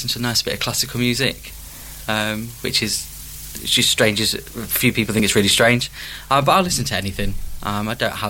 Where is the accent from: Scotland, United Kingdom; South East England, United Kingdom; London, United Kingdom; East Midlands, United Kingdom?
East Midlands, United Kingdom; so I'm from Lincolnshire.